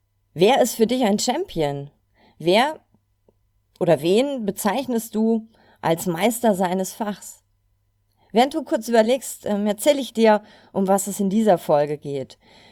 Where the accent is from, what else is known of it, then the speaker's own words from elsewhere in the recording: Cologne, North Rhine-Westphalia, Germany; ich komme aus Köln